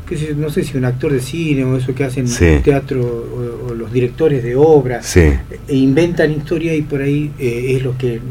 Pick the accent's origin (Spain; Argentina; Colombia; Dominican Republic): Argentina; Salta; yo soy salteño.